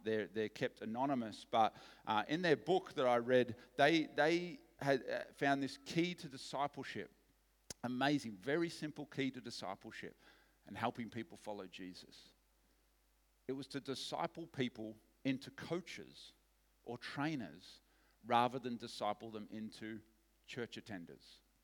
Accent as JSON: {"language": "English", "town": "Frankston", "region": "Victoria", "country": "Australia", "tie": "born or raised there", "said": "I grew up in Frankston, just around here."}